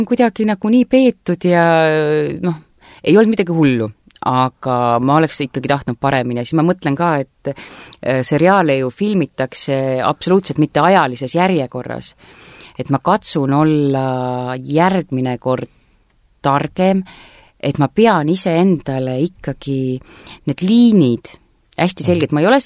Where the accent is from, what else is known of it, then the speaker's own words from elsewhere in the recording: Saare County, Estonia; Saaremaa... See on minu kodusaar ja mu sünnikodu on siin, aga see ei olegi sünnikodu. Ma veedan väga palju aega ikkagi siis oma sünnikodus Saaremal Kullamäetalus.